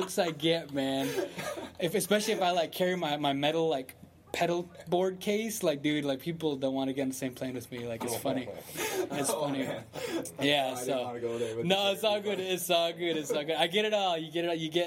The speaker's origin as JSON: {"language": "English", "town": "Shiprock", "region": "New Mexico", "country": "United States", "tie": "born or raised there", "said": "Yeah, I grew up in Shiprock, New Mexico, which is actually your GM's from my res"}